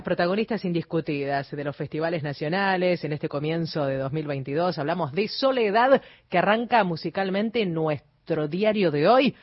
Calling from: Formosa, Argentina; Soy de Formosa Capital

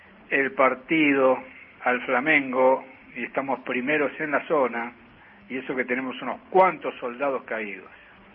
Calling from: Olivos, Buenos Aires Province, Argentina; de Olivos, el radical hasta la médula

